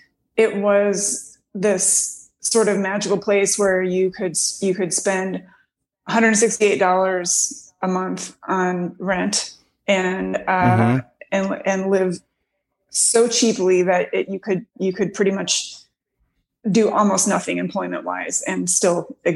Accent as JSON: {"language": "English", "town": "Detroit", "region": "Michigan", "country": "United States", "tie": "born or raised there", "moved": "as an adult", "lives_now": "Olympia, United States", "said": "I mean, I grew up in Detroit, but moved to Olympia, Washington when I was 19."}